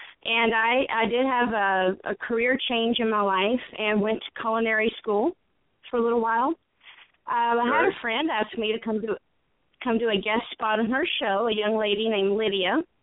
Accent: Alabama, United States; now in Omaha, United States; Well, I am in Omaha, Nebraska. I'm originally from Alabama, so I'm a Southern girl.

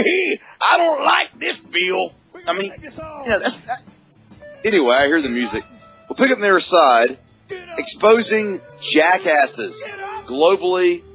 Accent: the South, United States; as a Southerner, I hate to tell a lot of people listening to the show tonight

